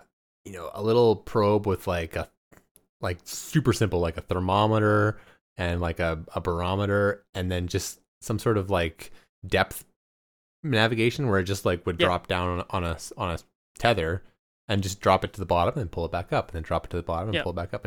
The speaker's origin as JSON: {"language": "English", "region": "Pacific Northwest", "country": "United States", "said": "I'm from the Pacific Northwest, and we are obsessed with ourselves when it comes to craft beer"}